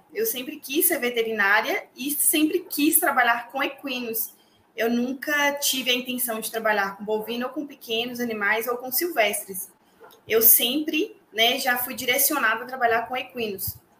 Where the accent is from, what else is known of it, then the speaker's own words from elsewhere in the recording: São Francisco, Minas Gerais, Brazil; now in Montes Claros, Brazil; Eu sou de São Francisco, uma cidade próxima a Montes Claros.